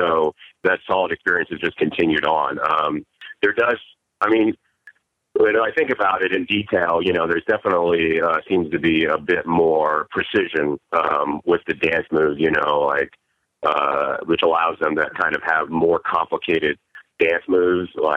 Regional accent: San Francisco, California, United States; now in Los Angeles, United States; Well, actually, I'm a Bay Area transplant. … I'm from San Francisco originally, but now I'm down in L.A. in Hollywood.

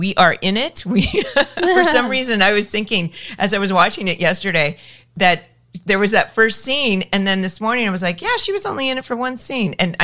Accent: California, United States; I grew up in Orange County.

